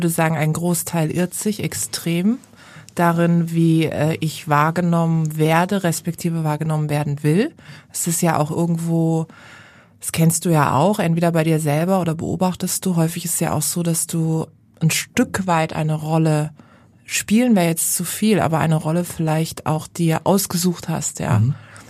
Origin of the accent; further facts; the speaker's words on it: Karlsruhe, Baden-Württemberg, Germany; Im wunderschönen Karlsruhe, in meiner Heimatstadt.